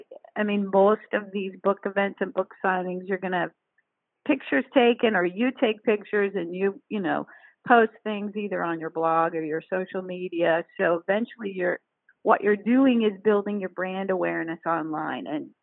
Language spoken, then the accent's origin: English; Palm Beach, Florida, United States; I started launching my book in my hometown of Palm Beach, Florida. And I'm from there, and I know a lot of people.